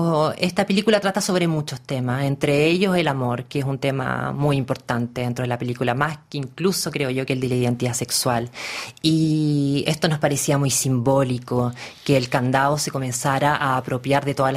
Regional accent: Santiago, Santiago Metropolitan Region, Chile; París en algún sentido más peligroso que mi ciudad natal, Santiago de Chile.

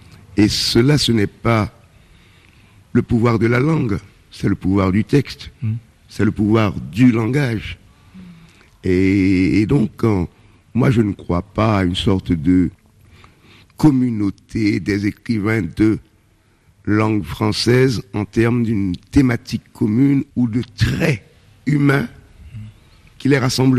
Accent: Port-au-Prince, Ouest, Haiti; pour qu'un livre martiniquais, écrit par un martiniquais, arrive chez moi à Port-au-Prince, il faut qu'il passe par Paris.

